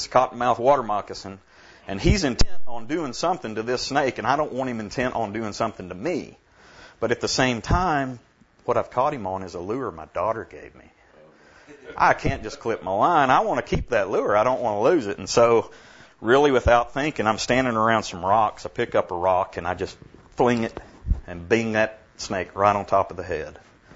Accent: Dallas, Texas, United States; We're from Dallas, and we are lay leaders in a discipleship ministry at our church there

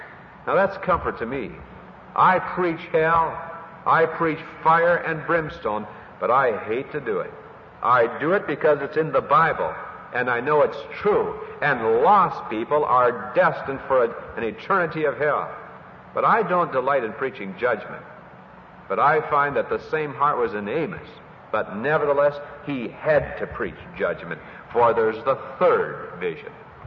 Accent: Hinckley, Minnesota, United States; The one claim that my hometown has to fame is a fire. One of the largest forest fires in the whole of Minnesota happened at Hinckley

